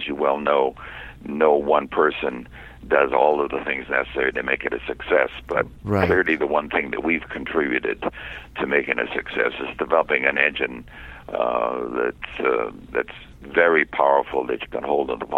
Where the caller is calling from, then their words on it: Davis, California, United States; University of California, campus town called Davis.